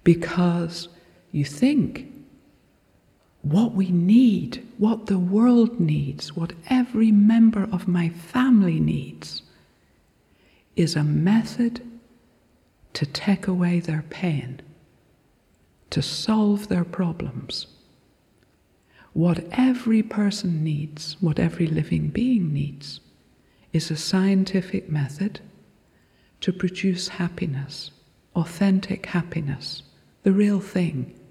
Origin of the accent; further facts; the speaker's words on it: Northern Ireland, United Kingdom; I'm from Northern Ireland, and growing up, there was no option to practice Kadampa Buddhism in Northern Ireland.